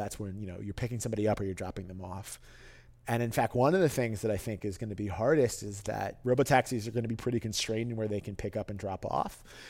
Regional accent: New York City, New York, United States; Look, I grew up in New York City.

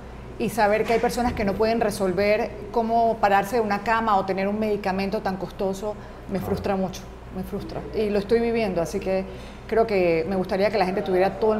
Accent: Panama; Yo soy panameña, tú también

